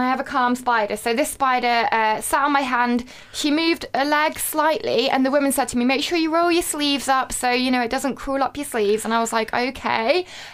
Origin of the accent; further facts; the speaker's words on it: South East England, United Kingdom; now in Macclesfield, United Kingdom; So I'm actually from Sussex originally, so I'm not local to here